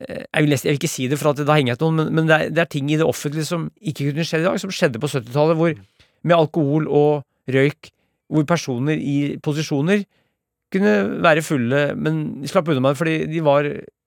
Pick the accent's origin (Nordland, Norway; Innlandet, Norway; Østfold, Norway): Innlandet, Norway; Brumunddal; Det sa, vi Brumunddal. Sa det Brumunddal, ja.